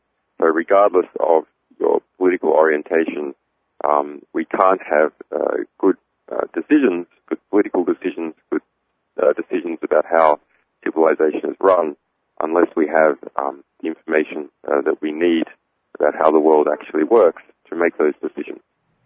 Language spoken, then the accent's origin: English; Magnetic Island, Queensland, Australia; born there; So, I'm an Australian. I was born on a little island called Magnetic Island in the Pacific. I've been an activist for a long time since I was a teenager in Australia.